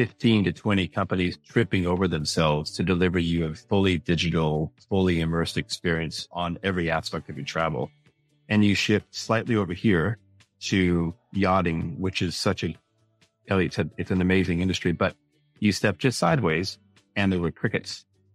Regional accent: Oregon, United States; moved away as an adult; Yes, you can tell by the accent, originally from North America, born and bred in Oregon, lived there, went to university, came out here, been out here 20, 22 years thereabouts.

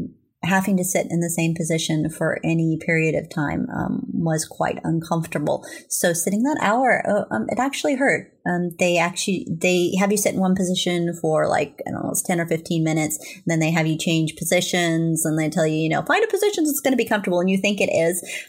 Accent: California, United States; get a job as a correspondent for the Union Democrat, which is the newspaper in my hometown. So I got to cover things like Irish Days in Murphy's and the Frog Jump

